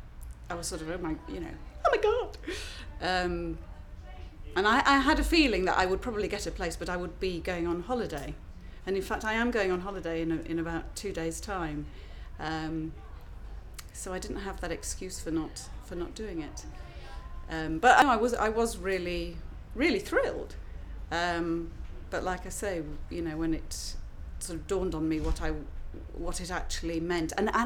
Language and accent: English; Hull, Yorkshire and the Humber, United Kingdom; My age is 44 and I am from Hull. I live in Hull.